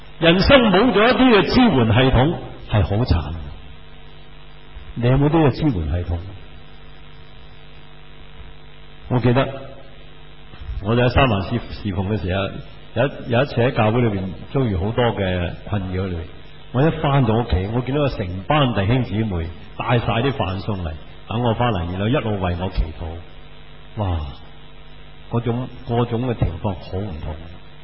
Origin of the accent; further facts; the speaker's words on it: China; 我想回我们中国人孟子所讲的说话，